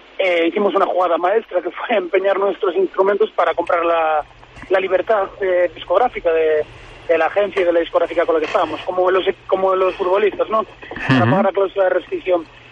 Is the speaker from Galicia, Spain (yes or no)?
yes; Ourense, Galicia, Spain; como buenos gallegos que somos, como buen ourensano que soy yo